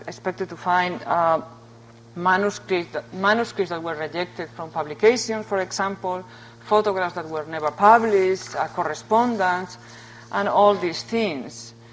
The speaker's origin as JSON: {"language": "English", "country": "Spain", "lives_now": "Princeton, United States", "said": "I come from Spain. I went to school in Barcelona, and I now teach at Princeton University."}